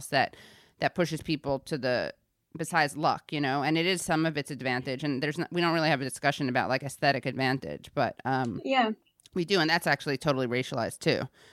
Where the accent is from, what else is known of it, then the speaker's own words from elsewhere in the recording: New York City, New York, United States; And I grew up in New York City in kind of a similar background to hers.